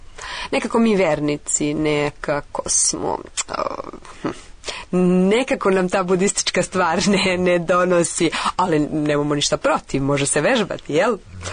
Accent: Serbia; mi kao Srbi

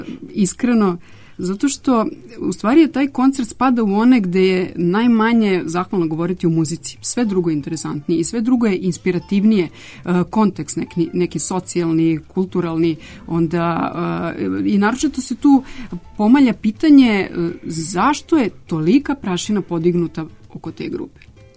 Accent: Serbia; kod nas u Srbiji zapravo svi ovi orkestri

